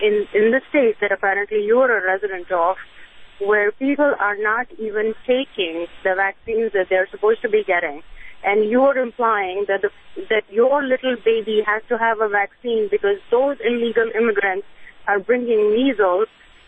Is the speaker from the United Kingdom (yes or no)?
no; India; now in United States; I am from India, an immigrant and a physician.